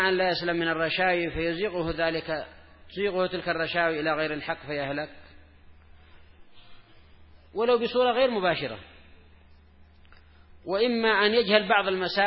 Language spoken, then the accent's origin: Arabic; Yemen; خاصة طلاب مرعي عندنا في اليمن هنا يدرس 4 سنين